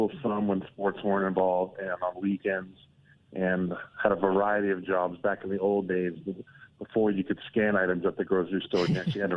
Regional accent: Framingham, Massachusetts, United States; I'm from just outside of Boston in a big town called Framingham, Mass.

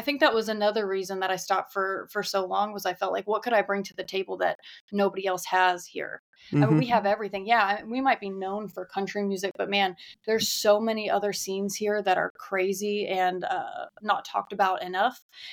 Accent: Nashville, Tennessee, United States; born there; Yep, I was born on West End.

